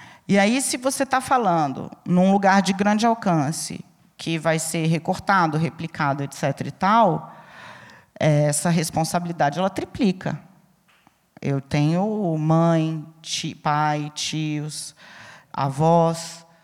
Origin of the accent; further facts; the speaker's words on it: Brasília, Federal District, Brazil; Teve amiga minha que pegou um avião de Brasília, eu sou brasiliense.